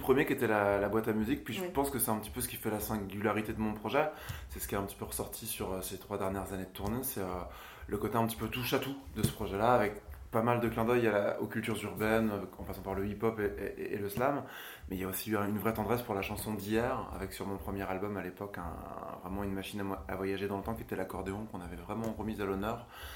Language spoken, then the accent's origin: French; Grand Est, France; j'ai 31 ans, je viens de Champagne-Ardenne